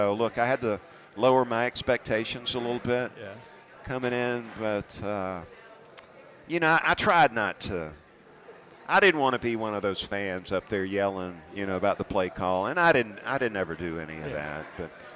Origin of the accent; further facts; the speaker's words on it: Valdosta, Georgia, United States; you've been spoiled growing up in Valdosta.